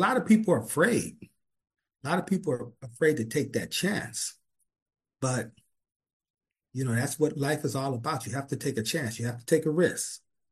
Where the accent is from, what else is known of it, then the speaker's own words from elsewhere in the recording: Compton, California, United States; Growing up in Compton, there was businesses.